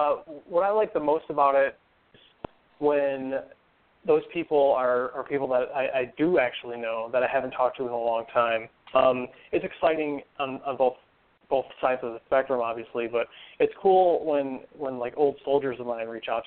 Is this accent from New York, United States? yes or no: yes; Buffalo, New York, United States; ever since I was a kid, growing up in Buffalo, New York, anything I ever said I was going to do, I did.